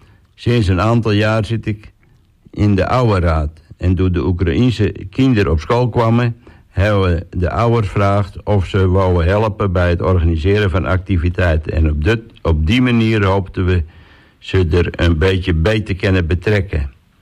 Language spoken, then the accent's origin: Dutch; Oudeschild, North Holland, Netherlands; En ik ben opgegroeid in Oude Skiel. Na een klein uitstapje in Amsterdam ben ik weer gauw terug naar Texel gegaan. 2,5 jaar geleden hebben we ons mooie huisje aan de Ruiterstraat kocht.